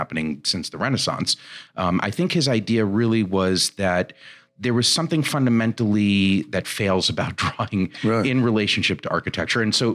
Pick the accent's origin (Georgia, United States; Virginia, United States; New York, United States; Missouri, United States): New York, United States; I grew up in New York. My father was a photographer, so I grew up around looking at art books and going to art shows.